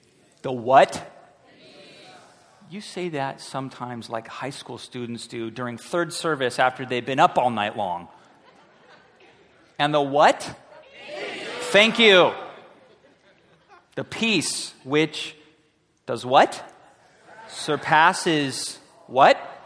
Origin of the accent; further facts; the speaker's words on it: Costa Mesa, California, United States; I grew up in Costa Mesa near the beach. I could get on my bicycle and ride to the beach.